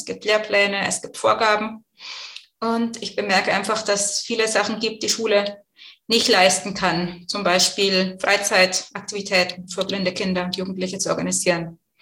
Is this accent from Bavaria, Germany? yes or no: yes; Bavaria, Germany; also born or lived in Brazil; now in Chemnitz, Germany; bin jetzt 42 Jahre alt, wohne in Chemnitz. Wie man meiner Sprache gut anhören kann, komme ich eigentlich aus dem Frankenland, war aber zwischendrin lange international unterwegs, mehrere Jahre in Brasilien gelebt